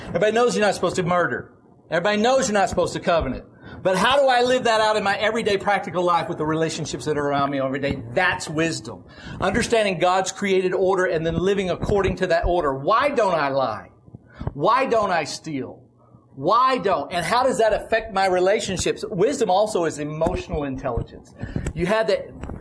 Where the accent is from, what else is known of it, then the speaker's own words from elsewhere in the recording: Oklahoma, United States; I'm from Oklahoma. I'm a redneck.